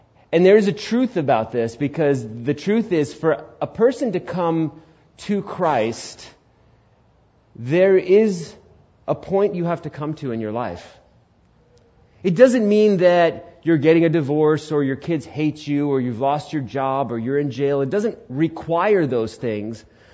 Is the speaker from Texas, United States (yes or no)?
no; Queens, New York, United States; born there; You know, again, born in Queens, New York, I didn't know anybody that owned a truck. I didn't know any Indian that owned a truck.